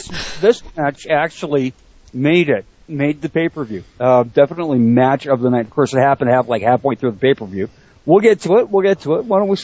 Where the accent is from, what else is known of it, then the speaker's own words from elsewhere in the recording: Canada; And you pick on my accent because I'm Canadian.